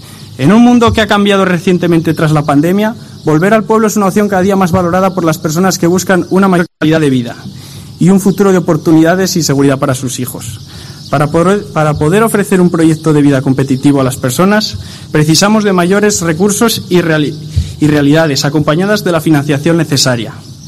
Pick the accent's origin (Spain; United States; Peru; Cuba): Spain; Villalazán, Castile and León; Orgullo de alcalde recibiros en este humilde municipio de Zamora, mi pueblo, Villalazán, en el que nacieron mis abuelos, mis padres y donde yo he crecido rodeada de gente leal y trabajadora, mis vecinos.